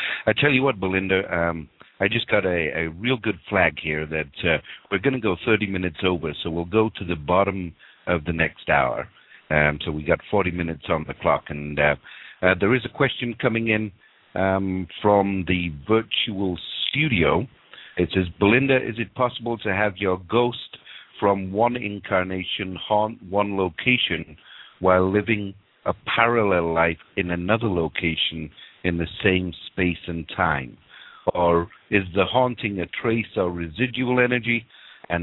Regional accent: York, Yorkshire and the Humber, United Kingdom; But I grew up in Northern England, and there's a city there called York, which is an old Roman fort.

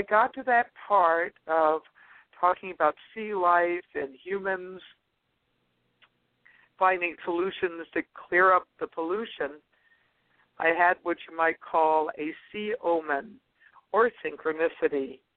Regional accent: East Coast, United States; Well, I grew up on the East Coast, and the East Coast of America, in particular, the Delaware, Maryland, Virginia area, has been home to me during vacation times

